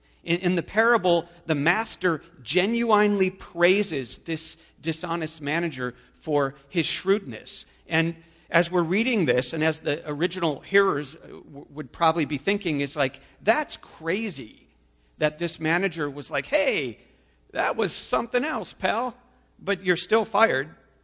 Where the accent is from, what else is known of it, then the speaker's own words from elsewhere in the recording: Chicago, Illinois, United States; We're from Chicago, and where we're from Cook County, Chicago.